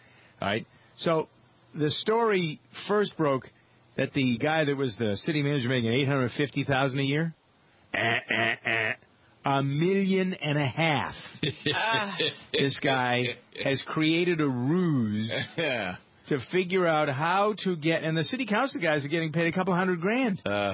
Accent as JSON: {"language": "English", "town": "Framingham", "region": "Massachusetts", "country": "United States", "tie": "born or raised there", "said": "We have going on in Framingham, my hometown, Massachusetts, a big to-do about the bus contract."}